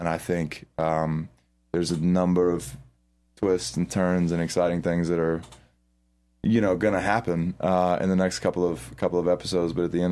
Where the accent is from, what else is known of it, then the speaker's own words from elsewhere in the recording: the South, United States; accent: Southern; I learned that my Southern accent is my actual accent.